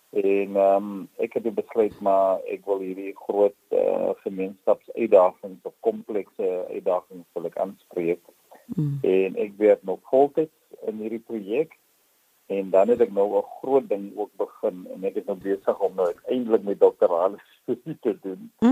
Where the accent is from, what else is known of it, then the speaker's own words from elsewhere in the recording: Heidelberg, Western Cape, South Africa; born there; Ek is gebore in Heidelberg Kaap, Malwena